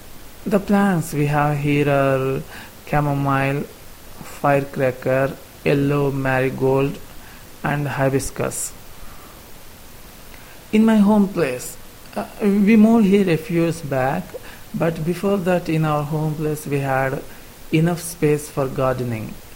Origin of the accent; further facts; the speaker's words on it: India; English is a second language; and I am from India.